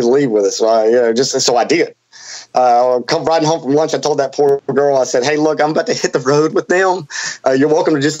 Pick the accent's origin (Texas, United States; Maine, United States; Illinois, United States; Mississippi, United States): Mississippi, United States; I say, I'm from Mississippi. I know exactly what you guys look at this redneck sister fucking trailer trash from Mississippi right here.